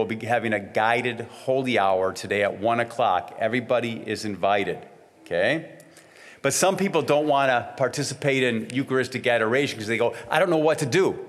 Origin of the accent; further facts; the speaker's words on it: Detroit, Michigan, United States; I grew up in Detroit, Michigan. We went to confession every week.